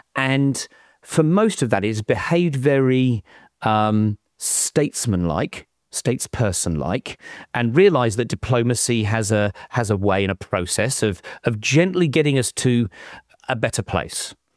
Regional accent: United Kingdom; now in Massachusetts, United States; When someone hears my accent, they say, you're here, why? You've got a British passport.

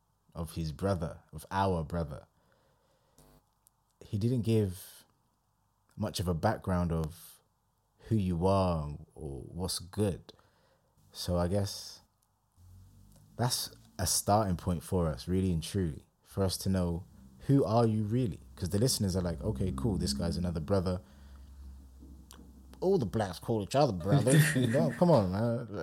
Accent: United States; you know, I'm American, I played ball

